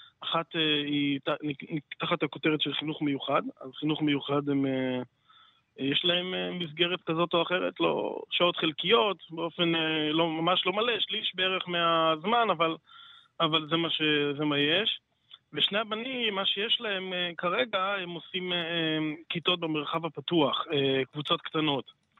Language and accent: Hebrew; Modi'in Illit, Judea and Samaria, Israel; אני ממודיעין עילית, בן 35, אב לשישה ילדים.